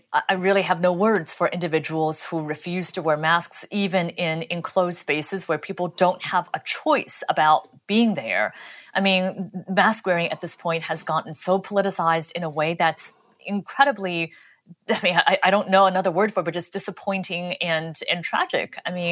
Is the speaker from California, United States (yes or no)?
yes; Los Angeles, California, United States; I'm from I grew up in Los Angeles